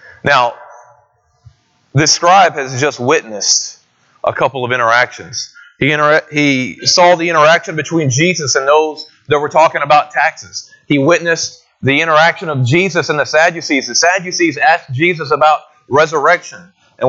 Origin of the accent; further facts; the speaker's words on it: Texas, United States; I would say Shema, but I'm from East Texas, not from the Near East.